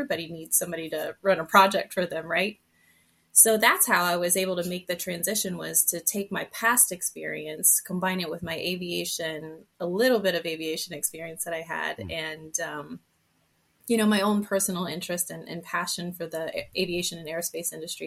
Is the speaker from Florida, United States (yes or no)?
yes; Florida, United States; I'm from Florida and he's from Northern New York.